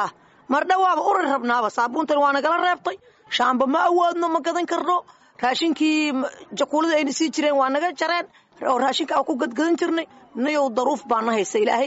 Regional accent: Mogadishu, Banadir, Somalia; aniga waxaan ka soo qaxay magaalada Muqdisho waxaan ka soo qaxay Burdhigley hadda ma qashay degmada Burdhigley

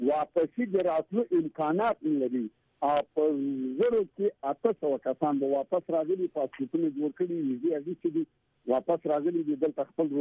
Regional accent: Baghlan, Afghanistan; زما شخصاً خپله زه د بغلان یم

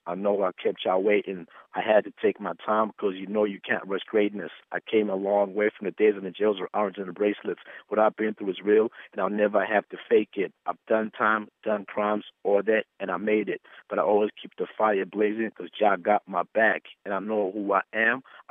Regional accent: Marondera, Mashonaland East, Zimbabwe; I grew up in Marondera.

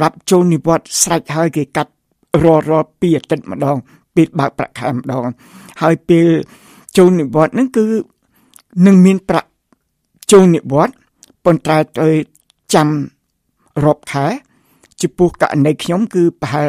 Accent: Phnom Penh, Cambodia; ខ្ញុំកើតនៅទីក្រុងភ្នំពេញខ្ញុំកើតនៅសង្កាត់លេខ3ហើយខ្ញុំរៀននៅសាលាបឋមសិក្សានៅក្រុងភ្នំពេញ

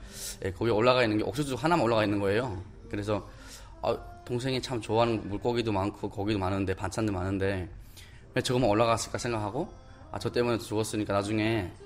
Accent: North Korea; now in South Korea; 저희가 북한에서 왔었는데

